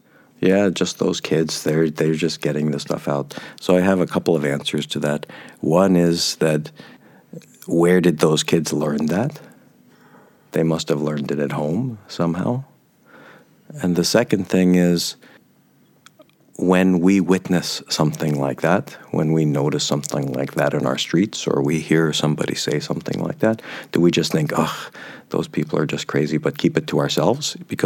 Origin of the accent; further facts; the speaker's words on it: United States; Now, it's the same thing as a Jew, as an American.